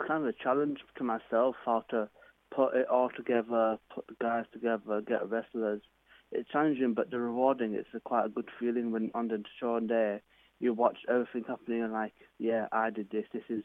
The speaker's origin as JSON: {"language": "English", "town": "Leeds", "region": "Yorkshire and the Humber", "country": "United Kingdom", "said": "because they're big places and it's part of Leeds and we're all from Leeds, so we want to have those shows there."}